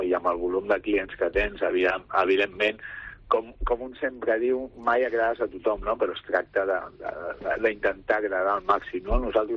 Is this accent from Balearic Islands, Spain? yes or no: no; Vilanova i la Geltrú, Catalonia, Spain; Jo sóc d'aquí, del costat, de Vilanova, sempre professionalment m'he criat a Sitges